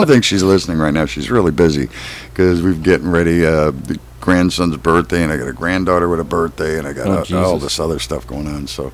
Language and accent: English; Midwest, United States; Just like, you know, when I grew up in the Midwest, September was one of my favorite months.